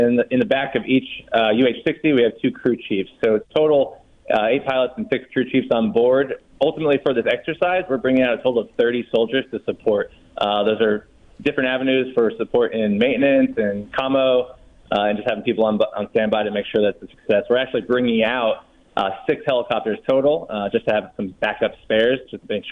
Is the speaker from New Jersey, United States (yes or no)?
yes; New Jersey, United States; So I grew up in New Jersey. Definitely, I've moved all around the country